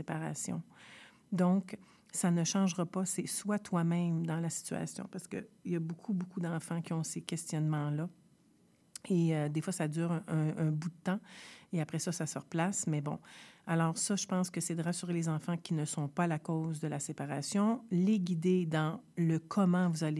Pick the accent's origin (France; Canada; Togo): Canada; Quebec; je vais dire la doudou parce que je suis québécoise